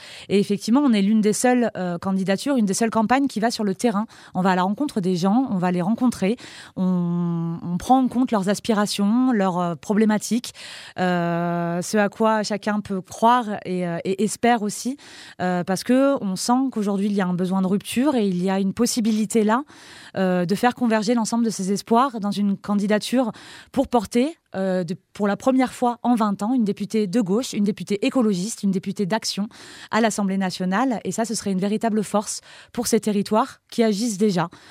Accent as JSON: {"language": "French", "region": "Auvergne-Rhône-Alpes", "country": "France", "tie": "born or raised there", "said": "j'ai 32 ans, je suis fille de vignerons, d'élus locaux dans la Drôme. J'ai grandi dans la Drôme"}